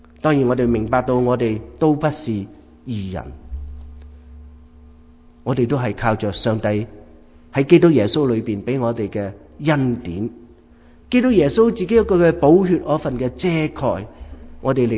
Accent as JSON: {"language": "Chinese", "country": "Hong Kong", "tie": "born or raised there", "said": "特别我们从香港过来，我们在香港读书"}